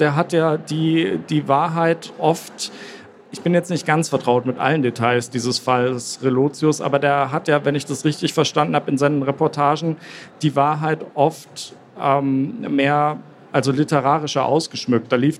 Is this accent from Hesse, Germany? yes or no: no; Bavaria, Germany; Also ich bin ja in Bayern auch groß geworden